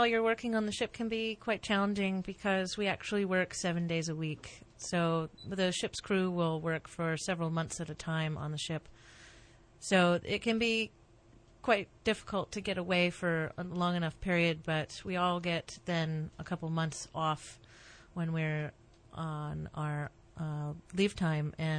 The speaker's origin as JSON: {"language": "English", "region": "New England", "country": "United States", "said": "I'm from New England, and I missed most of the snowstorms back home"}